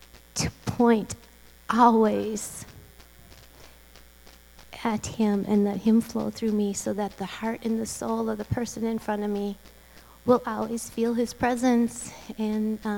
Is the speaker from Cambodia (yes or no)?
yes; Cambodia; And I've already told you that I'm from Cambodia, so now I'm going to give you a visual as to where it is.